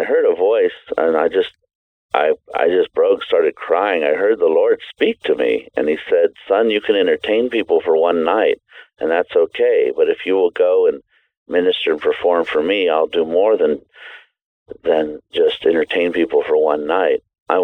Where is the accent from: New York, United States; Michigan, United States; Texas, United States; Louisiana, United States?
Louisiana, United States; I'm originally from Louisiana. I come from a Jewish background, but secular, not real religious.